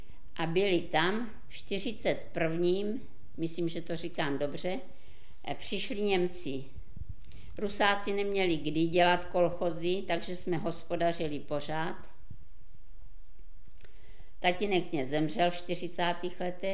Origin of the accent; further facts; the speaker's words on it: Hradiště, Rivne Oblast, Ukraine; narodila jsem se v Hradišti na Volyni, okres Ostrožec. 1.7.1924.